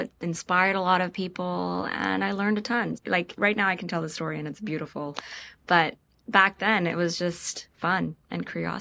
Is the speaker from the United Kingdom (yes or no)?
no; Pakistan; And I'm from Pakistan. I grew up there.